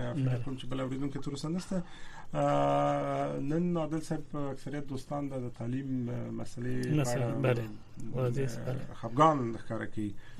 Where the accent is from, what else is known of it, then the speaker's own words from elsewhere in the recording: Afghanistan; now in United States; اوس موږ چې دلته په امریکا کې موږ خو امریکایان نه سو نو موږ خو افغانان یو